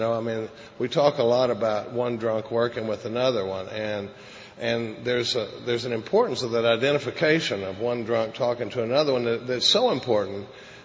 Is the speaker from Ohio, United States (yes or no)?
no; Dallas, Texas, United States; My story, I grew up in Dallas, Texas. I grew up in a pretty normal family.